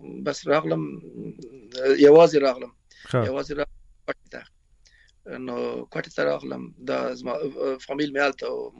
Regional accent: Afghanistan; moved away; موږ د افغانستان راغلی یو نو ایران راغلی

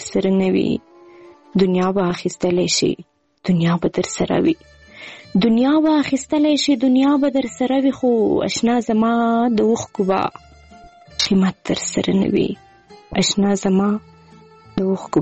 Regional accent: Kandahar, Afghanistan; now in Quetta, Pakistan

